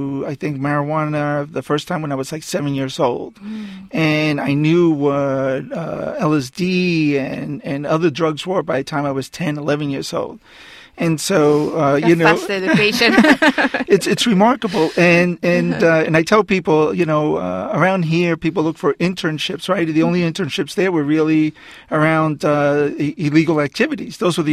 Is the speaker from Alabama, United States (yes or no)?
no; Queens, New York, United States; also born or lived in Chiclayo, Peru; And so they came to New York, and I grew up in this town called Queens.